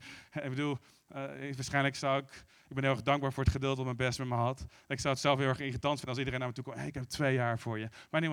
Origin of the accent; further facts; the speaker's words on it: Arnhem, Gelderland, Netherlands; now in The Hague, Netherlands; En omdat ik kwam uit Arnhem en ik kwam hier.